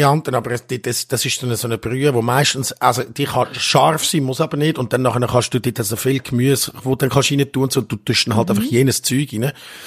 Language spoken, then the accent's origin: German; Switzerland; als Schweizer